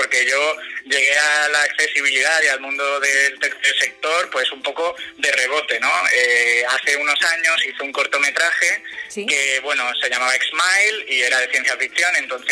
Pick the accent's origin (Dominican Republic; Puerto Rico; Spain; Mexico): Spain; Valencia, Valencian Community; Bueno, pues como tú has dicho, soy de Valencia